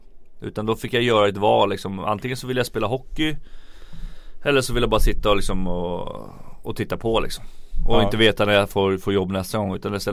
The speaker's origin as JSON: {"language": "Swedish", "town": "Järfälla", "region": "Stockholm County", "country": "Sweden", "said": "jag fortfarande tycker att jag är den person jag är egentligen från Järfälla"}